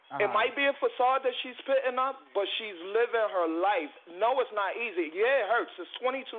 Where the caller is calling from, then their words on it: New York, United States; So I'm calling from New York.